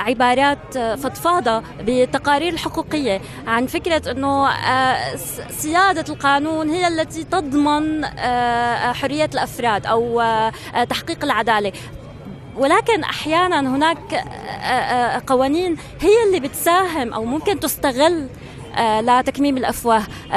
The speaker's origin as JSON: {"language": "Arabic", "country": "Syria", "said": "يعني شو مسؤوليتنا نحن كسوريين"}